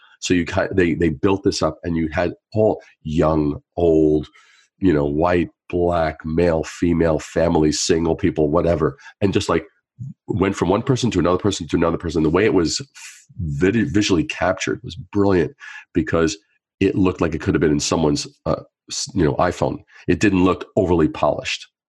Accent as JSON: {"language": "English", "country": "Canada", "said": "because I'm Canadian."}